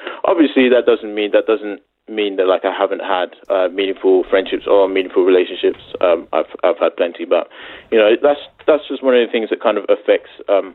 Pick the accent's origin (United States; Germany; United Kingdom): United Kingdom; Cheltenham, South West England; Growing up in Cheltenham, there weren't really a lot of faces that resembled my own growing up